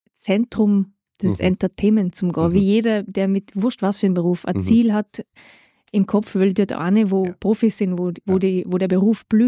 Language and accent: German; northern Italy, Italy; weil ich bin komplett italienisch und deutsch, muss ich sagen. Ich bin in Norditalien ja aufgewachsen.